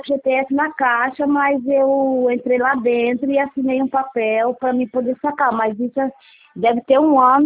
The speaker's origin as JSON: {"language": "Portuguese", "region": "Mato Grosso", "country": "Brazil", "said": "Ah, eu sou de Mangaré da Serra, moça. Sou de Mato Grosso aqui."}